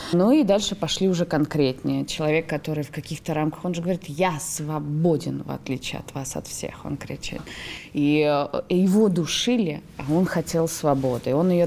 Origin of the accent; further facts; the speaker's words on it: Urals, Russia; я сама с Урала, там, с Лекамска